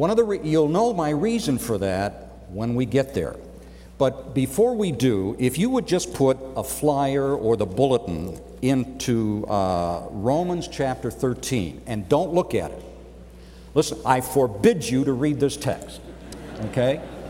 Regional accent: Cleveland, Ohio, United States; I am a native of Cleveland, Ohio, which for some of you, you may not know this, it's the cultural center of America.

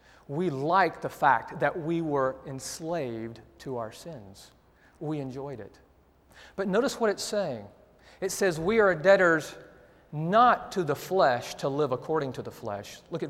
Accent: Atlanta, Georgia, United States; You know, I'm a city boy. I was raised in Atlanta, Georgia, born in downtown Atlanta at Crawford Long Hospital, for you Georgia fans out there.

